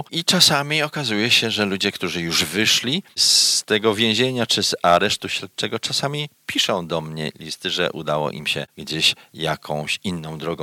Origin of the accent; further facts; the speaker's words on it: Racibórz, Silesian Voivodeship, Poland; Jest to urocze, wspaniałe miasteczko, w którym się urodziłem i wychowałem, ale przyszedłem tu i widzę dynamikę na przykład tego miasta w porównaniu do miasta Raciborza.